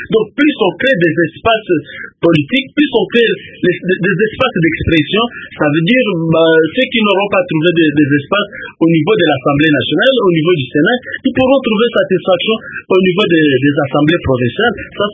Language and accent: French; Kasaï-Occidental, DR Congo; je suis du Kassai occidental